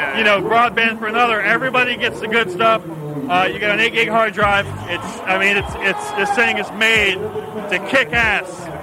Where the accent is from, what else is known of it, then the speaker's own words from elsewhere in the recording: Jacksonville, Florida, United States; now in New York, United States; I'm from Jacksonville, Florida. I live here in New York for the last 4 years.